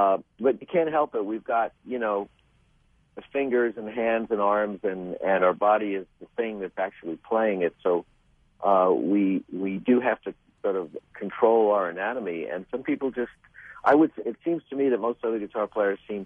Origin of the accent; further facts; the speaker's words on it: New York, United States; I grew up in New York, so I was used to snow